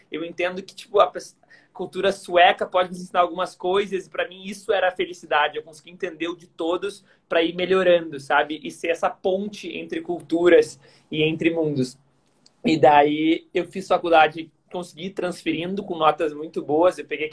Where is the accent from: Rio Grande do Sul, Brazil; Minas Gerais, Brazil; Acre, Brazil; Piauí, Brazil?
Rio Grande do Sul, Brazil; Porto Alegre; eu joguei, sou de Porto Alegre, joguei tênis profissional dos 16 aos 19 anos